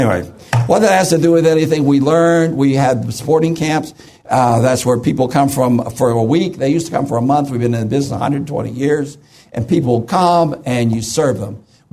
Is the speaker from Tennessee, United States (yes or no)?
no; Maine, United States; I was raised in the North Woods of Maine. We my brothers and I, we worked.